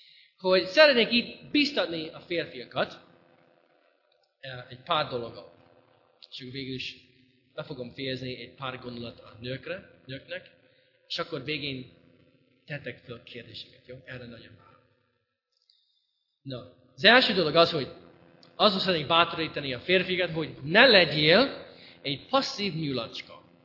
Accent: United States; de Amerikában igenis nagyon. És én abban a kultúrában nőttem fel

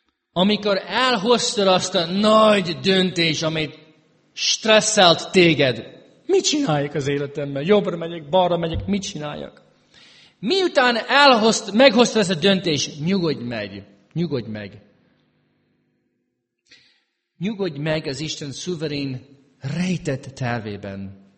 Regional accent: St. Louis, Missouri, United States; now in Hungary; azért jelentkeztem a St. Louis-i teológiára, mert az én szülővárosom.

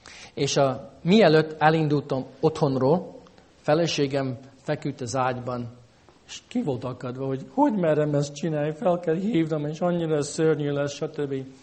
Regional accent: United States; moved away as an adult; now in Hungary; Amerikában nőttem fel, tudnék felsorolni egy pár dolgot, amit nehéz

